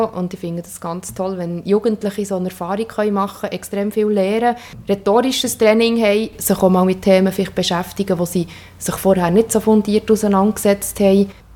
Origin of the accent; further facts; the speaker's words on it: Bern, Switzerland; Ja, das Emmental ist meine Heimat. Das Emmental ist eine wunderschöne Region.